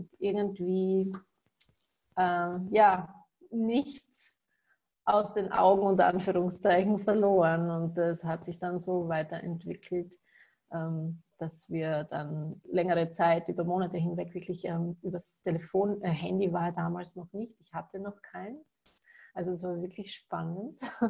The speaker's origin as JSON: {"language": "German", "region": "Carinthia", "country": "Austria", "said": "ich komme aus Österreich, aus dem schönen Kärnten."}